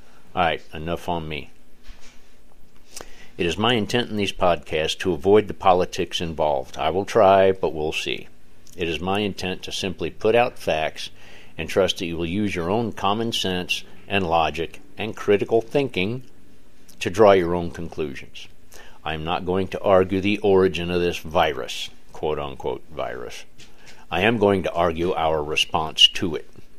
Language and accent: English; United States; I am an American, a patriot, and an activist.